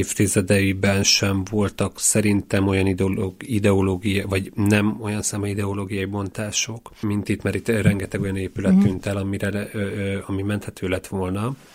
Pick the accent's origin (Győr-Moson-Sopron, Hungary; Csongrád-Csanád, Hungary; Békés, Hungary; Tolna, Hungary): Békés, Hungary; Békéscsaba; born there; mint én Békés Csabai születésű vagyok